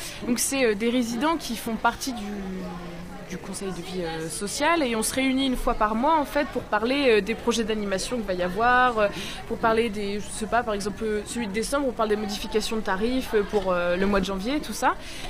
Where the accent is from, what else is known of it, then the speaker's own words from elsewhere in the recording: Cherbourg, Normandy, France; Je viens de Cherbourg, en Normandie. Cherbourg, une petite ville.